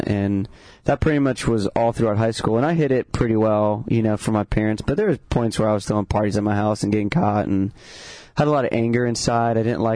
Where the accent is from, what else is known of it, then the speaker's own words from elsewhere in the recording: Ventura, California, United States; Yeah, I grew up in Ventura, and two awesome parents. Grew up Catholic.